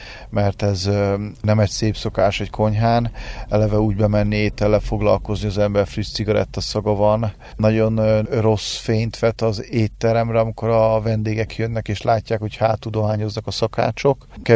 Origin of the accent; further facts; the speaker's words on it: Hungary; mert ugye magyar vagyok, az az álmom, hogy itt teremtsem meg a családomat az országba, ahonnan vagyok, és ebbe az országba fölnevelni a gyermekem